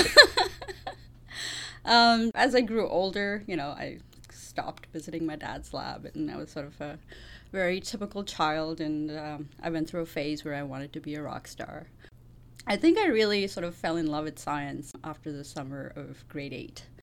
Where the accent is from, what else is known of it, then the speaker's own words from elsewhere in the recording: India; moved away as an adult; also born or lived in Saskatoon, Canada; So they decided to move back to India. So I grew up in India, and then I came back because India doesn't have a dual citizenship program.